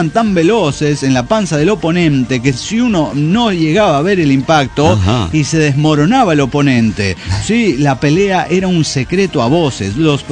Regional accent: Tarija, Bolivia; de Tarija, Bolivia.

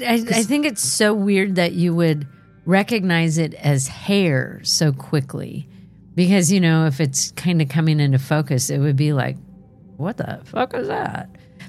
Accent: California, United States; I grew up in Southern California in an apartment complex where my mom was the manager.

